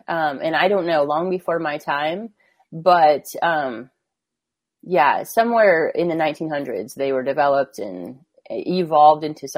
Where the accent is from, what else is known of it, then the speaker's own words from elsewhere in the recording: Sheraton, Iowa, United States; Yeah, I'm from southern Iowa. Sheraton is my hometown.